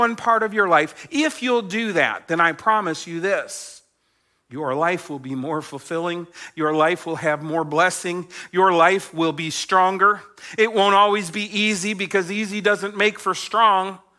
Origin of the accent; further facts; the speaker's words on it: Winston-Salem, North Carolina, United States; also born or lived in Australia; We came home from Australia. My parents had been missionaries there. We settled in Winston-Salem. I went to high school, and then I went to college.